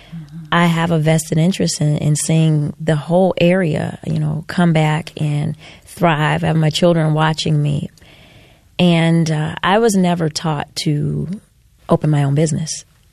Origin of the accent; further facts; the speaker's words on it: Detroit, Michigan, United States; I wanted to bring that back to my hometown because it was something that I had never experienced. Coffee shops are now everywhere, and they are very popular, popping up in the city of Detroit.